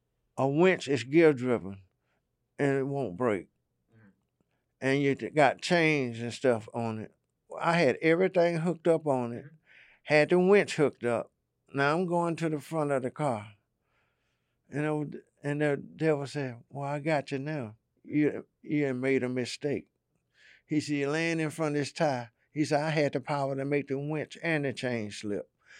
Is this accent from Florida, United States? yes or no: no; Alabama, United States; I came from Alabama.